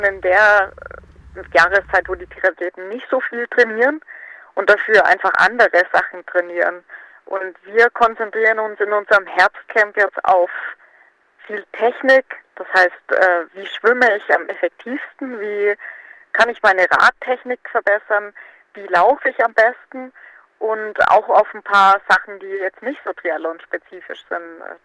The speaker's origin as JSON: {"language": "German", "town": "Roth", "region": "Bavaria", "country": "Germany", "said": "Ich komme aus Roth"}